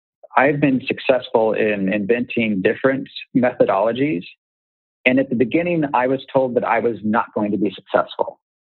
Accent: Kansas, United States; I grew up in Kansas. I got a whole lot of The Wizard of Oz when I was there.

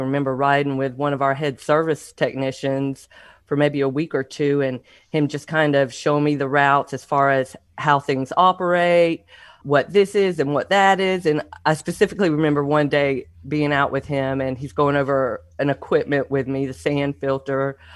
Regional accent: Hazelhurst, Georgia, United States; When I was 11, we moved to a small little town in Hazelhurst, Georgia. And that's primarily where my roots were from

